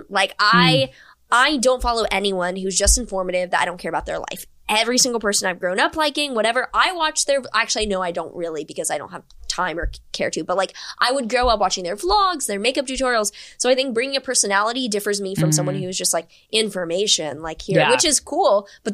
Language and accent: English; Houston, Texas, United States; I'm like, I grew up in Houston. It's not middle of nowhere, Texas.